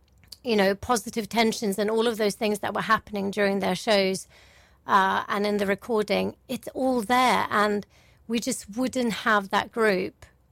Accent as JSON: {"language": "English", "town": "Tromsø", "region": "Troms", "country": "Norway", "tie": "born or raised there", "said": "when I was playing chess in Tromsø, my hometown"}